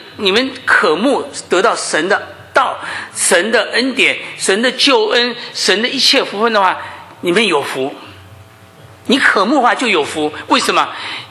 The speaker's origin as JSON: {"language": "Chinese", "country": "China", "said": "我们中国人哈，面对面的时候都会有一些问候的话语哈"}